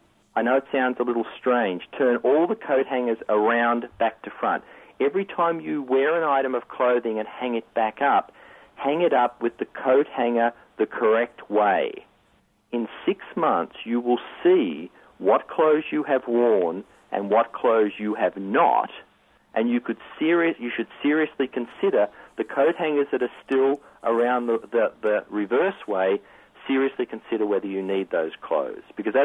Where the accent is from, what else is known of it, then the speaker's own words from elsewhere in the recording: Australia; accent: Australian; moved away; I jokingly say I'm from Alabama with this accent, but you nailed it. It's Australia.